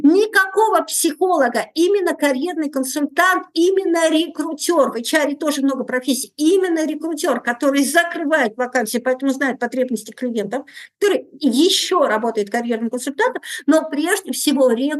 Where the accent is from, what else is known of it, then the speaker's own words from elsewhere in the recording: Vologda, Vologda Oblast, Russia; Я тетка родом из Вологды. Это не то, чтобы очень большой город, а и не то, чтобы, знаете, золотое место. Это, в общем, довольно депрессивный регион. А с маленькими зарплатами, ну, с небольшими зарплатами.